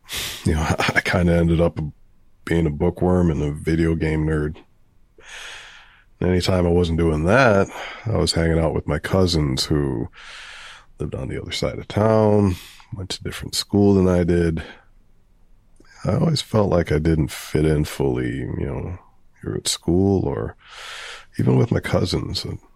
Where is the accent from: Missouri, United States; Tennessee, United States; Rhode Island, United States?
Rhode Island, United States; Providence; Well, I grew up in Providence on the Cranston Line, close to Roger Williams Park.